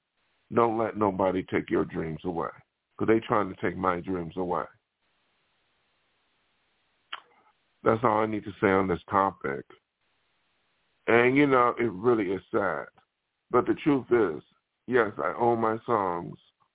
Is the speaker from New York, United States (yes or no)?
yes; Buffalo, New York, United States; Now, some of these people may be from Buffalo. I don't want to deal with from my hometown